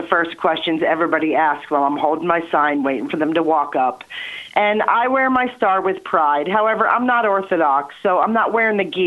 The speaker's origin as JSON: {"language": "English", "town": "Johnstown", "region": "Pennsylvania", "country": "United States", "tie": "born or raised there", "lives_now": "Philadelphia, United States", "said": "but I had a lot more problem growing up in Johnstown, Pennsylvania, a very small town, not as good education system. And when I moved to Philadelphia, everybody was Jewish."}